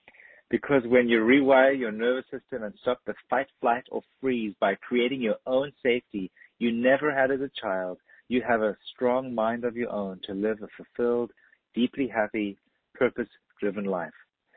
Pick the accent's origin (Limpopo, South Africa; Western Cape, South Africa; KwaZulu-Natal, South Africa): Western Cape, South Africa; Cape Town; I'm from Cape Town